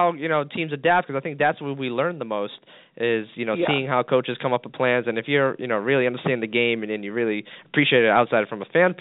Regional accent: Massachusetts, United States; I'm from the birthplace of basketball. I grew up in Massachusetts, the birth of basketball.

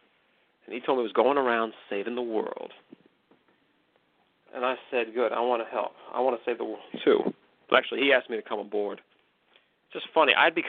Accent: McKinleyville, California, United States; Once again, I was in my hometown of McKinleyville.

